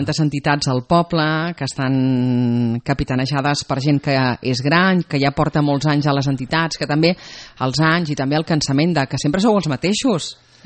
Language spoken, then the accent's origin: Catalan; Calella, Catalonia, Spain; Jo la gent que som de Calella